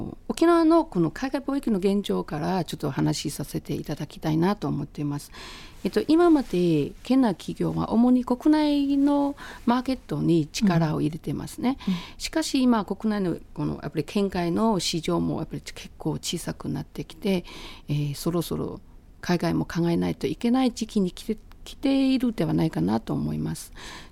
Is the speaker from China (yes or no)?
yes; Fuzhou, Fujian, China; Japanese is a second language; now in Beijing, China; 生まれは実は福建省の福州市にある小さな島なんですよ。私も島娘ですね。